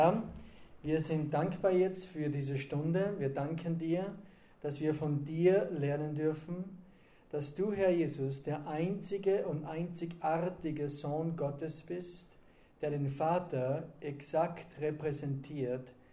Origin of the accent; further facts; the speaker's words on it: Schladming, Styria, Austria; bin aus Österreich, aus Schladming. Das ist in der Nähe von Salzburg da.